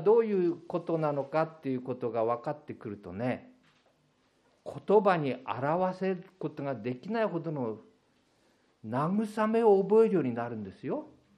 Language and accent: Japanese; Hokkaido, Japan; 北海道生まれの北海道育ちです。